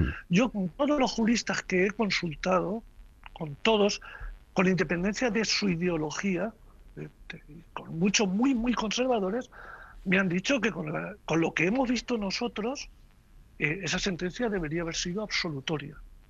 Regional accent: Valencian Community, Spain; en mi tierra la vicepresidenta del gobierno anterior

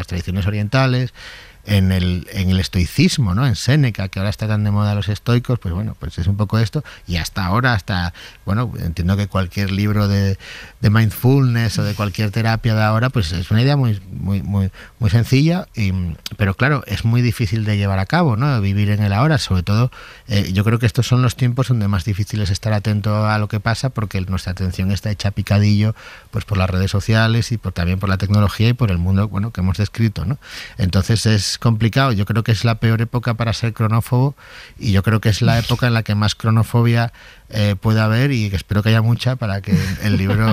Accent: Asturias, Spain; moved away as an adult; now in Madrid, Spain; fue la edad a la que yo llegué a Madrid a vivir, desde Asturias, desde mi Asturias natal.

